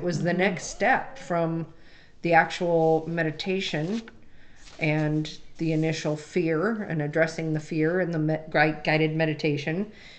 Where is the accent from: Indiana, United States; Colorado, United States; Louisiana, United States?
Colorado, United States; born there; because I was born in Colorado. You know, I've been a mountains and Midwest girl all my life.